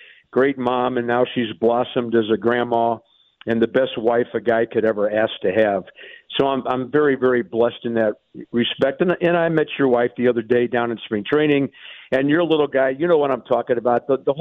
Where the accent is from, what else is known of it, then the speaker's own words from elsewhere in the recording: St. Louis, Missouri, United States; But I remember one of the writers asking me about leaving St. Louis, my hometown.